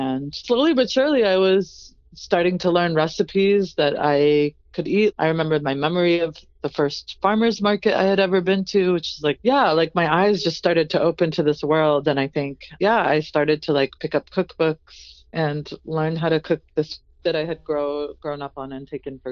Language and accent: English; New England, United States; just being Palestinian. Like, my aunt, you know, we grew up in New England, and we would like take trips to Plymouth Rock